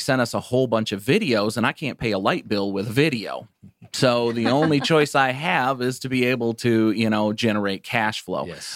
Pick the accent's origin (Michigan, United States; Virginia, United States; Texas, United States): Michigan, United States; I'm originally from Michigan. So I moved to Detroit where I had a buddy of mine.